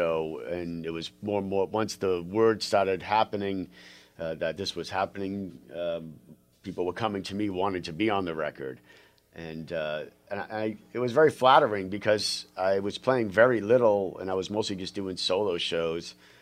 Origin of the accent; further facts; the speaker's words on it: Massachusetts, United States; because I am from Massachusetts mm-hmm. originally.